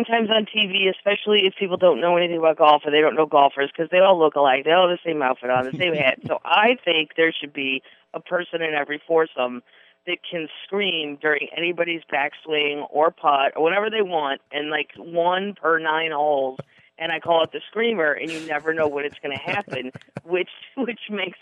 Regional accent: Florissant, Missouri, United States; also born or lived in Lake of the Ozarks; I am from Florissant, but we also lived at the Lake of the Ozarks for a while, too.

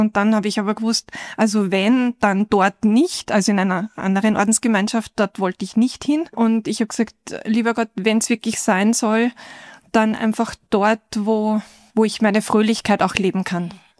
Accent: Upper Austria, Austria; born there; Ja, ich bin eine gebürtige Oberösterreicherin und unsere Gemeinschaft, wir haben in Oberösterreich einige Filialen auch gehabt und davon auch einen Kindergarten, der ganz in der Nähe meiner Heimat war.

